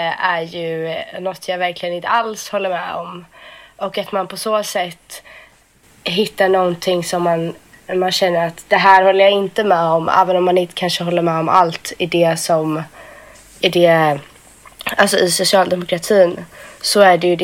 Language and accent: Swedish; Kungälv, Västra Götaland County, Sweden; satt i ungdomsfullmäktige i Kungälv där jag kommer ifrån.